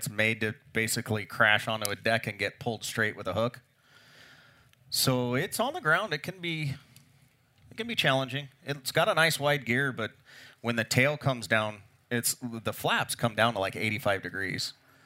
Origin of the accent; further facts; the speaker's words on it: United States; The only thing the Americans built that it's will, and I'm biased because I'm American, I guess, but the only better airplane is a Bearcat.